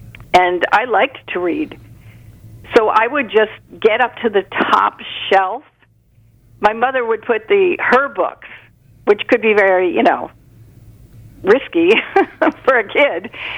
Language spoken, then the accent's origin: English; New Jersey, United States; I'm Irish Catholic. … And I went to a neighborhood, I was born in a neighborhood, where the church was built first. This is in South Jersey.